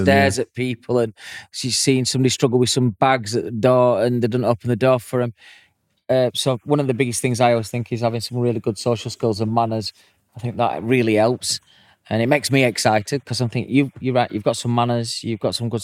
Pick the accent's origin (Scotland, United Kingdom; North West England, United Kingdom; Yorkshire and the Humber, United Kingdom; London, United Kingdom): Yorkshire and the Humber, United Kingdom; I'm a Yorkshire lad.